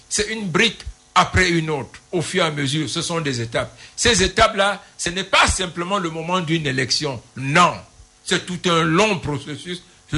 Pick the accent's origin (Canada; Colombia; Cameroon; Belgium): Cameroon; Nous sommes combien au Cameroun? 200 ethnies. Nous sommes combien de Camerounais? Environ 30 millions.